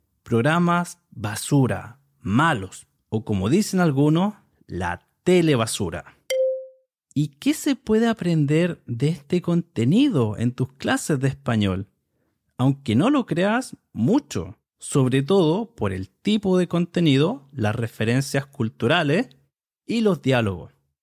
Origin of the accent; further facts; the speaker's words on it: Chile; soy de Chile y soy el presentador de este podcast para estudiantes de español